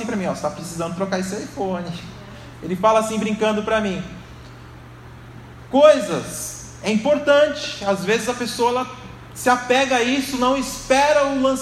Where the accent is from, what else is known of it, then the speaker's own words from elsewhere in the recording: São Paulo, Brazil; now in Santo André, Brazil; eu vim de São Paulo, eu nasci na Zona Leste, fui criado lá, em São Paulo, na Penha, e eu vim para Santo André